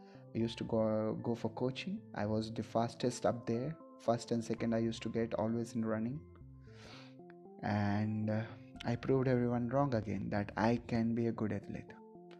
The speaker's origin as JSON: {"language": "English", "country": "India", "second_language": "English", "said": "even in my mother tongue, or my national language is Hindi, so Telugu, Hindi, English I speak, but I speak in a different way."}